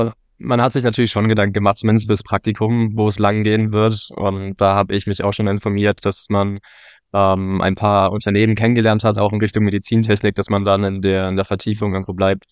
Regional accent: Düsseldorf, North Rhine-Westphalia, Germany; bei mir in der Region, ich komme ja aus Düsseldorf, die Ecke

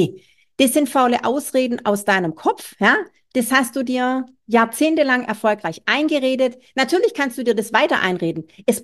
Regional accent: Baden-Württemberg, Germany; bei mir als Schwabe

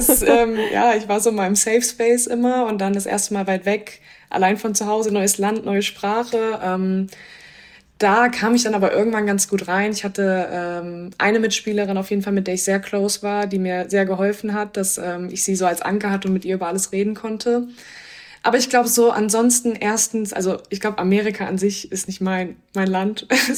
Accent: Kassel, Hesse, Germany; born there; 23 Jahre alt, komme gebürtig aus Kassel

